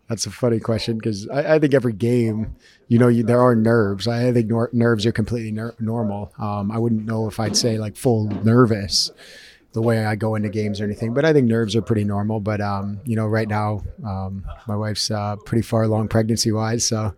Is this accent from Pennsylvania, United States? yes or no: no; St. Louis, Missouri, United States; Growing up in St. Louis